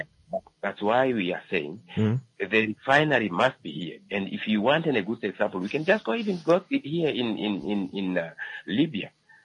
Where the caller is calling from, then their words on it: Windhoek, Khomas, Namibia; I'm calling you from Windhoek.